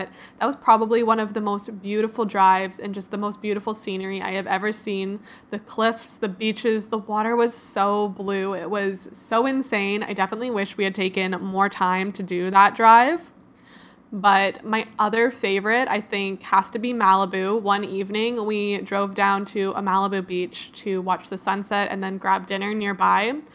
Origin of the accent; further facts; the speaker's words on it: Canada; And as a Canadian girl, you don't really get to go.